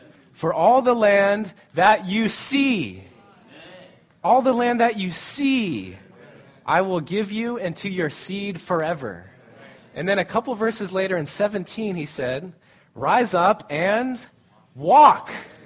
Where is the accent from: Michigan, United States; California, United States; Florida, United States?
California, United States; And I think he mentioned to you that we're from Southern California.